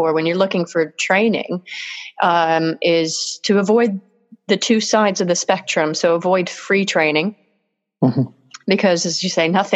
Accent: United States; because I'm American, as you can probably tell

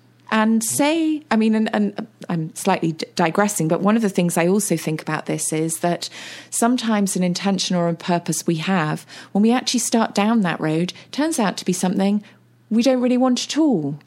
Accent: United States; now in United Kingdom; I grew up in the States, and I find it interesting how in the United States, lawyers tend to go onto boards.

